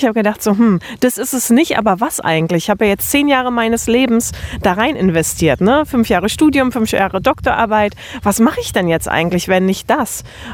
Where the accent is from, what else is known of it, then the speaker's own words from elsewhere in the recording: Potsdam, Brandenburg, Germany; Ja, ich komme aus Potsdam, bin wundervoll aufgewachsen und mir hat es nie an was gemangelt, ja.